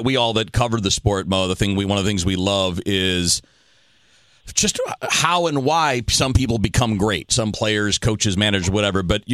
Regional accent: Detroit, Michigan, United States; You know, I grew up in Detroit, where you have decades where your team is just not a factor.

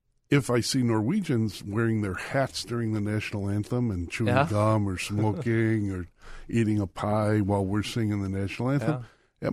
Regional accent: United States; born there; I said, no, Daddy. I wasn't born in the village like you. I was born in America, and we play with our helmets.

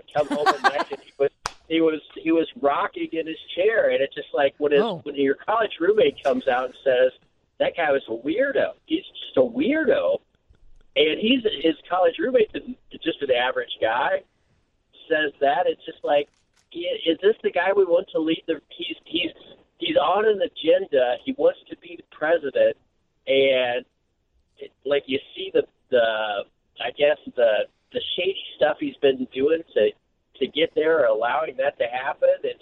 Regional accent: Illinois, United States; I come from Central Illinois.

